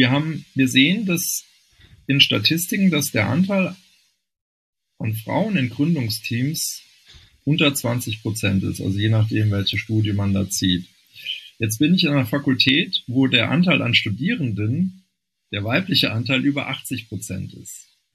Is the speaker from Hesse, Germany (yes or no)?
no; North Rhine-Westphalia, Germany; born there; Ich bin gebürtiger Rheinländer, da sitzt die Familie auch noch. Das ist jetzt nicht um die Ecke, das sind 500 Kilometer.